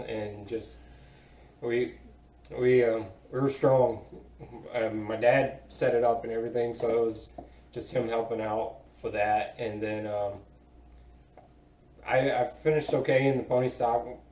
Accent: Rockmart, Georgia, United States; I'm from Rockmore, Georgia, originally.

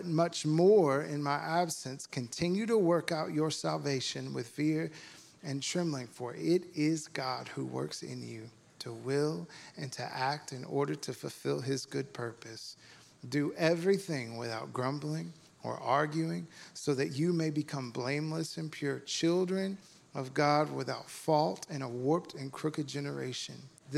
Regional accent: Fort Smith, Arkansas, United States; Yes, I am from Fort Smith. If you're ever in Fort Smith, come to the church on Sunday morning.

